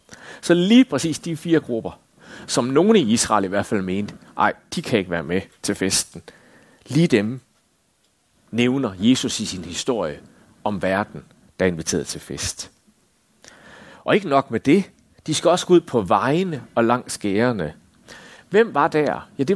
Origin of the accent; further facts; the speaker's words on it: Jutland, Denmark; altså, jeg er jyde, ikke også?